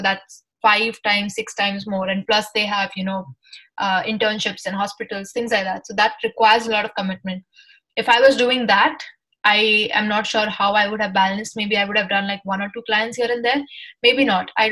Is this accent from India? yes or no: yes; Mumbai, Maharashtra, India; I'm from Mumbai.